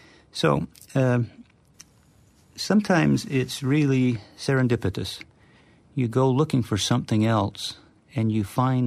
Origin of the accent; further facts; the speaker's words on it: Farmington, Utah, United States; I got into the university, I was interested in the community itself and did a thesis on Farmington, my hometown.